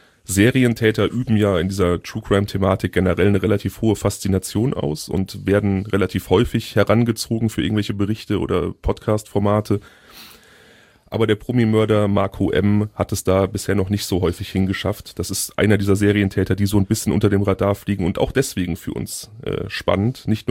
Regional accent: North Rhine-Westphalia, Germany; ich bin im Hickengrund aufgewachsen

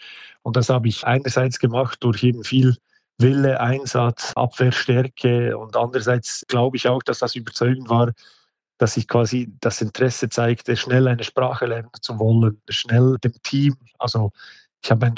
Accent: Brienz, Bern, Switzerland; Ich komme ursprünglich aus Brienz, einem kleinen Dorf in den Schweizer Bergen.

